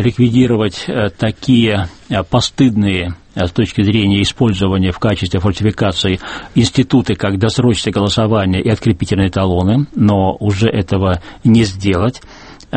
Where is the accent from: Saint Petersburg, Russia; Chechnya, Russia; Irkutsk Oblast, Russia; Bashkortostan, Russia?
Saint Petersburg, Russia; из моего родного города Санкт-Петербурга